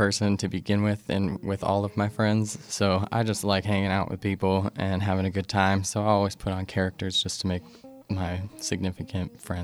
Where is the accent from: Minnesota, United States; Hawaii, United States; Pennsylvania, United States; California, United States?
Pennsylvania, United States; Edinboro; also born or lived in Pittsburgh; I was actually born in Pittsburgh at McGee Women's Hospital, and then we moved to McCain and Edinburgh, Pennsylvania.